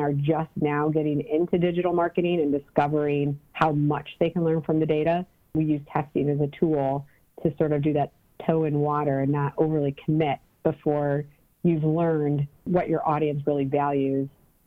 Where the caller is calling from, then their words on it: Cleveland, Ohio, United States; I'm calling from Cleveland, Ohio.